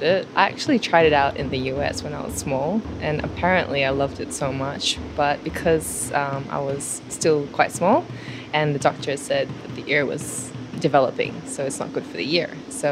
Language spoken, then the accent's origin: English; Melbourne, Victoria, Australia; also born or lived in San Francisco, United States; now in Japan; I was born in San Francisco, USA, raised in Australia, Melbourne.